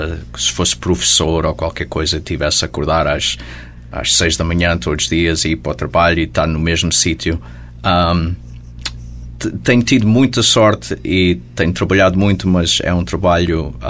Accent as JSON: {"language": "Portuguese", "town": "Hudson", "country": "United States", "tie": "born or raised there", "said": "Portanto, a crescer em Hudson, toda a gente tocava música e eram muitos portugueses, e foi um sítio muito bom para continuar a crescer e a tocar música com..."}